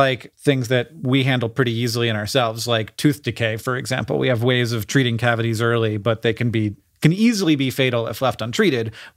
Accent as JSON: {"language": "English", "region": "Florida", "country": "United States", "tie": "born or raised there", "said": "And before the internet was a thing, we counted, and that was our rule and growing up in Florida, is 1 second is 1 mile."}